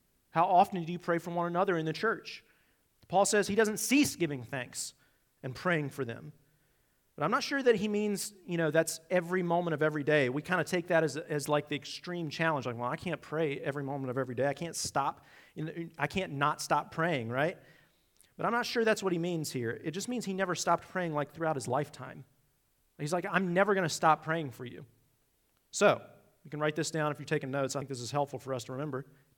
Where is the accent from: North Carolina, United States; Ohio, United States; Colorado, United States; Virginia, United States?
Virginia, United States; Roanoke; I'm from Virginia. I'm from Roanoke, so I don't care about that beef that's there.